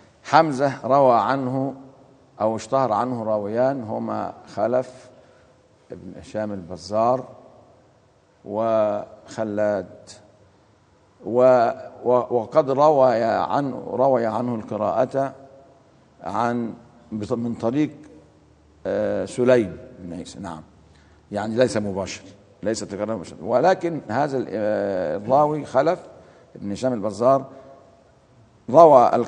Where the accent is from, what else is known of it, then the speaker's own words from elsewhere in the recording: Egypt; يمكن نلمسها في لغتنا الدرجة عندنا في مصر وغيرها.